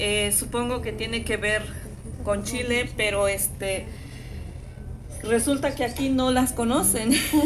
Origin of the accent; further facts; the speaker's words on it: Oaxaca, Mexico; También de la misma forma venimos desde Oaxaca, de muy lejos de nuestra tierra, a compartir lo que es la música en mi comunidad.